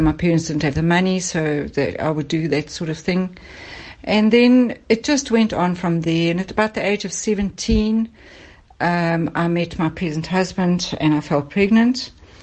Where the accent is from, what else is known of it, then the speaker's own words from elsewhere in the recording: Johannesburg, Gauteng, South Africa; now in Ballito, South Africa; I come originally from Johannesburg. I've been living in Ballito for about 20 years, or in Natal for about 20 years now.